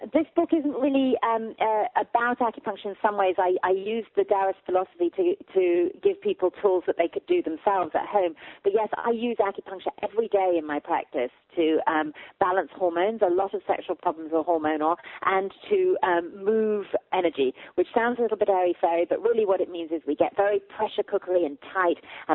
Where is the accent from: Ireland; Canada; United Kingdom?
United Kingdom; England; now in United States; I'm from England originally. I've been in America for 20 years, though. I'm married to an American. So I think I've taken root here, but I'm originally from England.